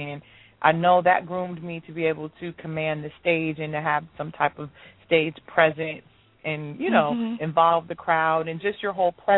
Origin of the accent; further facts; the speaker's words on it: Roosevelt, New York, United States; also born or lived in Queens / Connecticut / Atlanta; So I grew up in Roosevelt, and then I moved to Queens once I graduated from high school.